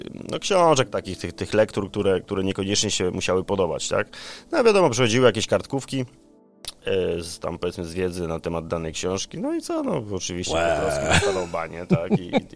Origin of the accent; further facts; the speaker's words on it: Zielona Góra, Lubusz Voivodeship, Poland; Tak, jestem z Zielonej Góry, wychowałem się tutaj, większość życia spędziłem.